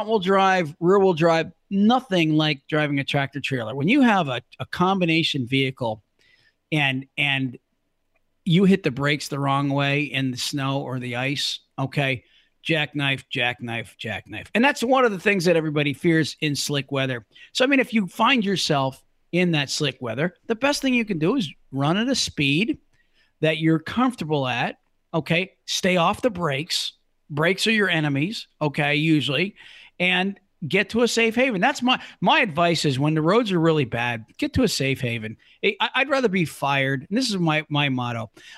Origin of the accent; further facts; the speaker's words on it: Pennsylvania, United States; I'm in Florida now, but I'm from Pennsylvania. We grew up sliding around on purpose on mountains and icy roads.